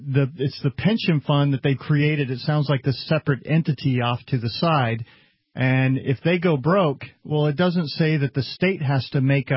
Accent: Texas, United States; I'm a Texan. Come on.

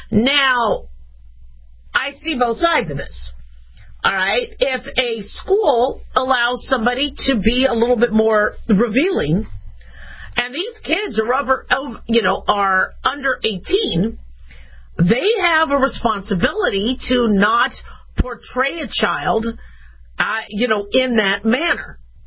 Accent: Phoenix, Arizona, United States; And mind you, I grew up in Phoenix, Arizona. So it definitely wasn't that easy.

